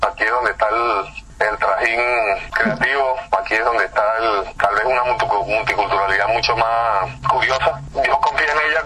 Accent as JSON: {"language": "Spanish", "country": "Venezuela", "tie": "born or raised there", "said": "Yo vengo de una familia judía. Durante mi infancia, en los 70 y en los 80, cuando Venezuela era un lugar fantástico, pues había una comunidad judía bastante consolidada, estructurada y fuerte. Y yo crecí en su seno."}